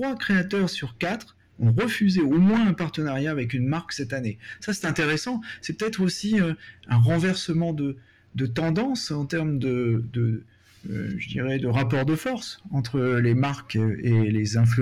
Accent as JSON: {"language": "French", "region": "Brittany", "country": "France", "said": "je suis breton, hein, c'est un peu normal"}